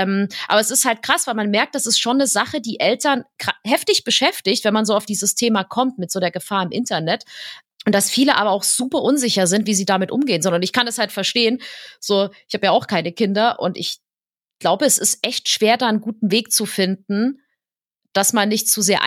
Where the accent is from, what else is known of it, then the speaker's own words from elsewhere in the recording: Dresden, Saxony, Germany; ja, ich komme aus Dresden.